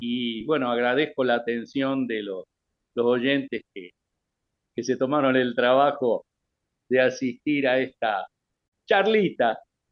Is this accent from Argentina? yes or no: yes; Rafaela, Santa Fe, Argentina; la ciudad de Rafaela, de donde yo soy oriundo